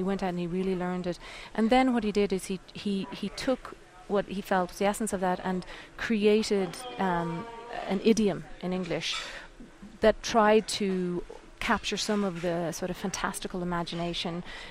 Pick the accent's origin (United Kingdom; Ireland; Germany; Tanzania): Ireland; growing up in Ireland, I felt that poetry was integral to my own personal sort of growth.